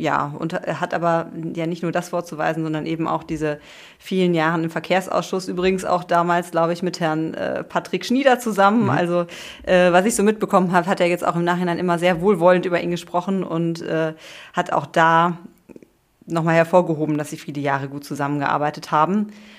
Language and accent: German; North Rhine-Westphalia, Germany; Ich komme aus dem Sauerland